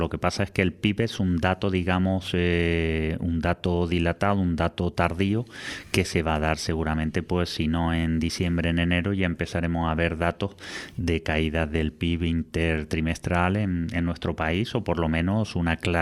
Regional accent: Puerto de la Cruz, Canary Islands, Spain; Yo soy el Puerto de la Cruz, me crié aquí, he nacido aquí, trabajo gran parte de mi tiempo aquí

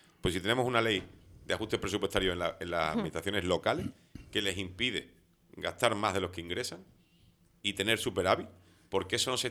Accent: Canary Islands, Spain; y los canarios somos españoles.

